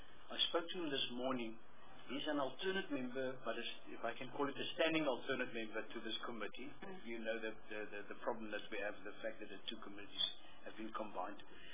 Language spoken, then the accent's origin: English; Stellenbosch, Western Cape, South Africa; I'm from Stellenbosch